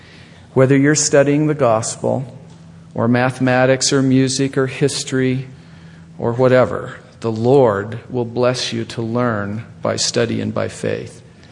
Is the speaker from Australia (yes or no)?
no; Salt Lake City, Utah, United States; From the time I was a little boy growing up in Salt Lake City to this very day, I have loved school.